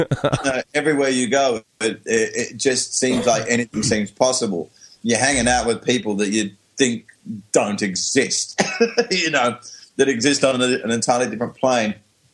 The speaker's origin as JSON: {"language": "English", "country": "Australia", "said": "I was frightened that people would think I was stupid just because I'm Australian."}